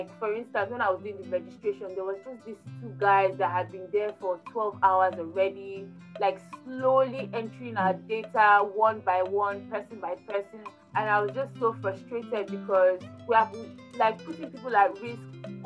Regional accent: South East, Nigeria; also born or lived in United Kingdom; I hail from Southeast Nigeria, Igbo land. I did my uni in University of York and then University of Nottingham.

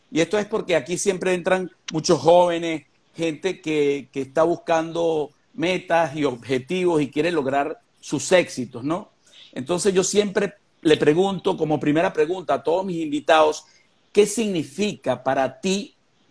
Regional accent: Spain; aunque yo soy español, pero soy venezolano de corazón.

